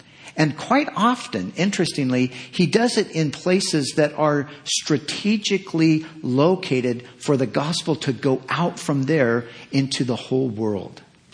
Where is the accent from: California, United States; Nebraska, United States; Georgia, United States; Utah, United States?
California, United States; born there